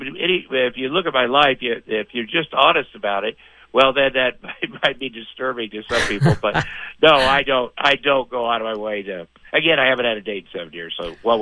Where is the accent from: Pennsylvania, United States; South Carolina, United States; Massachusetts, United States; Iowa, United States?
Iowa, United States; Ottumwa; out of Ottumwa, Iowa. I grew up in a small town. Get on TV once doing stand up. Then everybody in my hometown will love me.